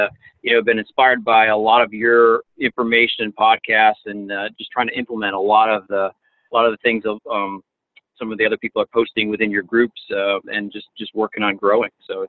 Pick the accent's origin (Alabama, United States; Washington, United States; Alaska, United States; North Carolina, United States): North Carolina, United States; the Winston-Salem Open in here in North Carolina, my hometown.